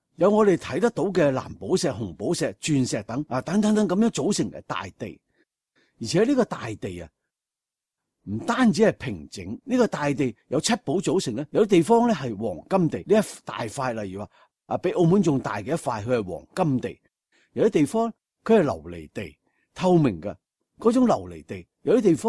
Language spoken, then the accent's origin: Chinese; Northeast China, China; born there; 我就是出生在东北平原的。我知道平原也都不是真的平的